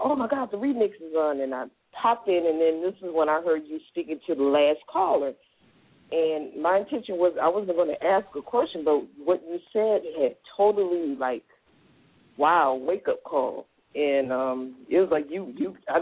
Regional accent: Cleveland, Ohio, United States; also born or lived in Georgia / Virgin Islands; because I'm originally from Cleveland, no matter if I moved from Cleveland to Georgia, from Georgia

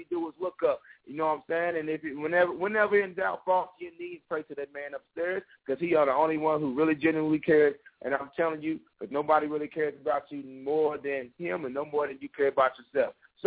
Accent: Texas, United States; also born or lived in Oklahoma City; right out of OKC. That's where I'm from, born and raised, baby. I was born in Oklahoma, but Texas raised me.

